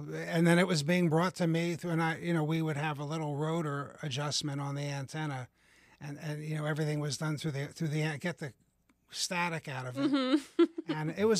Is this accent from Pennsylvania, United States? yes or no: yes; Levittown, Pennsylvania, United States; And I'm from this area, and I grew up in Levittown.